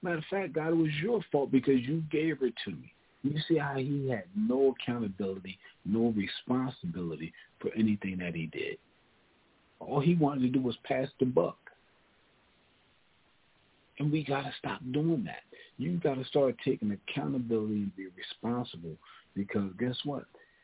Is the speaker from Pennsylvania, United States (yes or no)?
yes; Philadelphia, Pennsylvania, United States; I already told y'all I was born and raised in Philly.